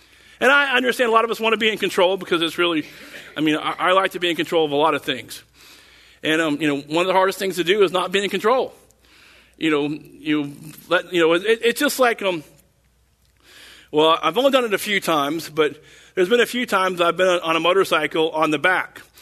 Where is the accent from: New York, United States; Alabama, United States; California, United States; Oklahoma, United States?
Oklahoma, United States; Tulsa; because I'm just from Tulsa and didn't know Dallas as well.